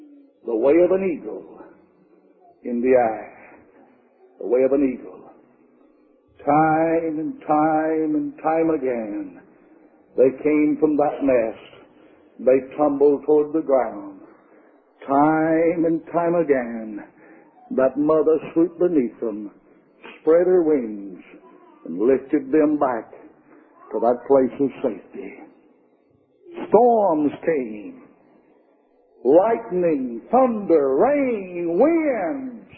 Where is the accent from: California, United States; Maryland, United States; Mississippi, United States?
Mississippi, United States; I grew up over here in Mississippi. Came close to my home coming over here. Came very close to it. Grew up on a cotton farm over there. Raised cotton.